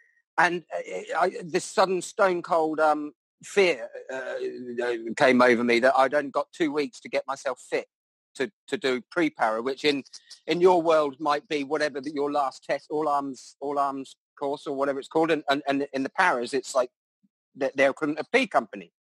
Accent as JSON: {"language": "English", "town": "Reading", "region": "South East England", "country": "United Kingdom", "tie": "born or raised there", "said": "Greenham Common's near Newbury, and I grew up in Reading, which is 10, 15 miles down the road."}